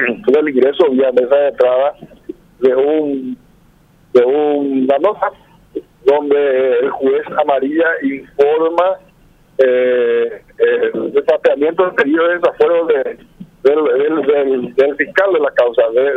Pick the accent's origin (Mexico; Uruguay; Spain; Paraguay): Paraguay; todos como ciudadanos paraguayos, seamos senadores, diputados, estamos obligados a ponernos a disposición de la justicia